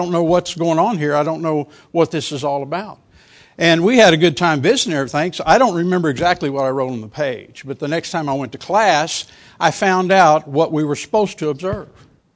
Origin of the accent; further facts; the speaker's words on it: Kingsville, Texas, United States; One thing that you need to know is I grew up in Kingsville, went to high school in Kingsville.